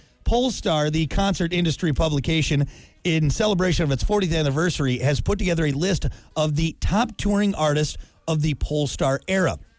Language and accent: English; Wisconsin, United States; accent: Wisconsin; Every once in a while, when I'm drinking and I get with my old Wisconsin buddies, my thick Wisconsin accent comes out.